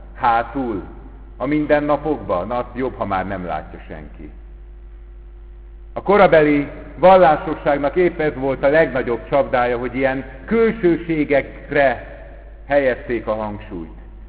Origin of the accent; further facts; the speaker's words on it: Budapest, Hungary; abban a budapesti gyülekezetben, ahol felnőttem